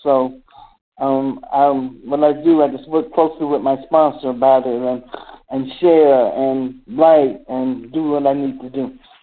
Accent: Florida, United States; I'm from Florida, and I'm a compulsive overeater.

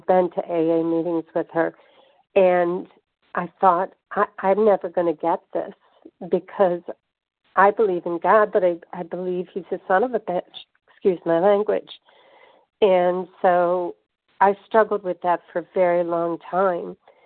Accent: New York, United States; I'm a food addict and overeater. I'm from New York.

